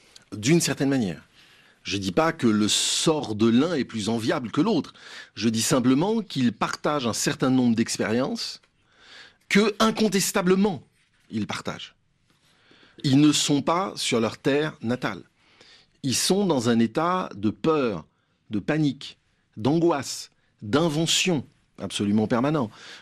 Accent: Guadeloupe; moi je viens de la Guadeloupe

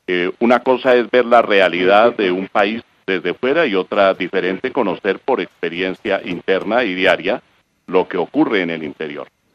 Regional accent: Colombia; como colombiano

